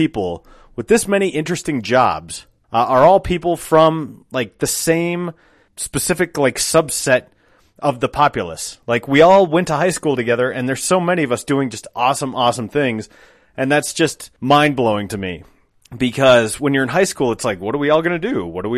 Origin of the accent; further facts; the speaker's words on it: Golden, Colorado, United States; you see tourism for Colorado, they tend to show that sign. It's right near the Coors Brewery. It's my hometown. It's Joe's hometown.